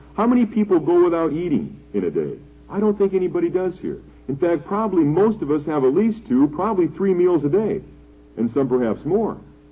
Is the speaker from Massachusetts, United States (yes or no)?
no; Detroit, Michigan, United States; You know, in Indiana, as well as where I grew up in Detroit, there was plenty of rain, plenty of condensation.